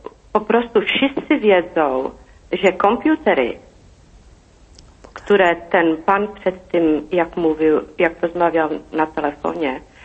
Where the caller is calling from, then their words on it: Czechia; Pani … z Czech.